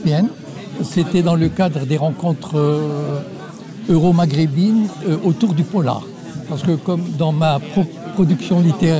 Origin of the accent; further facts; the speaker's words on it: Morocco; Parce que, vous savez, je viens du Maroc